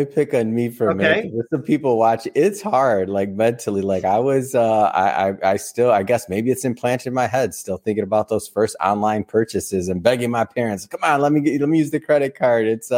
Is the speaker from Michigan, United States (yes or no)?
yes; Michigan, United States; So I'm from Michigan, so big car fan.